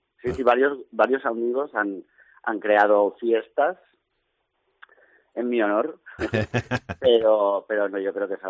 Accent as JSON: {"language": "Spanish", "town": "Elche", "region": "Valencian Community", "country": "Spain", "also_born_or_lived": "Torrellano", "moved": "as an adult", "lives_now": "Barcelona, Spain", "said": "Sí, yo soy de Elche. Bueno, nací en Torrellano."}